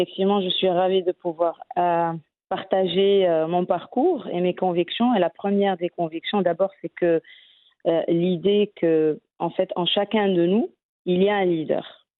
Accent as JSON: {"language": "French", "country": "Morocco", "said": "on se sent super bien et fier en tant que Marocain et Africain"}